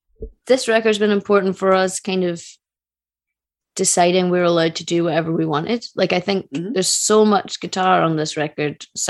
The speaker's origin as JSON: {"language": "English", "country": "United Kingdom", "said": "as a British person"}